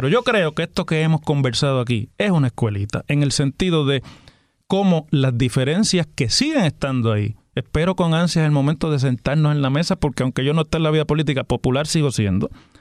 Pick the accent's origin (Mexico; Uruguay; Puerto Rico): Puerto Rico; Somos puertorriqueños.